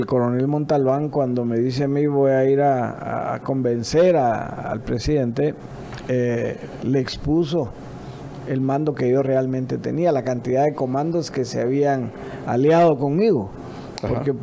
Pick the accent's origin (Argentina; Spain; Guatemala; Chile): Guatemala; tomamos la responsabilidad como guatemaltecos de nuestro futuro